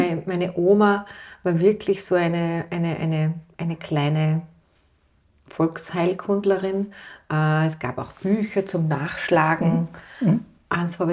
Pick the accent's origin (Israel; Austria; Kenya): Austria; Tyrol; Meine Großeltern waren Bauern und meine Eltern sind beide Lehrer. Und ich bin in diesem familiären Nest am Bauernhof aufgewachsen in Tirol und habe eine sehr, sehr unbeschwerte, sehr schöne Kindheit in Tirol erlebt.